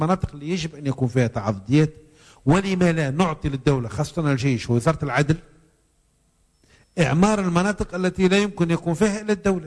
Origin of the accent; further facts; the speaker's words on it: Tunisia; هو عندنا في تونس